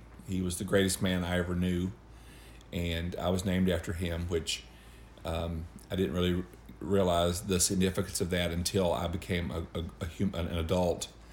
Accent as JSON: {"language": "English", "town": "Panko", "region": "Kentucky", "country": "United States", "tie": "born or raised there", "also_born_or_lived": "Hyden", "said": "I grew up in rural southeastern Kentucky, in northeast Clay County, a little community called Panko, just a very small little community of families and homes there"}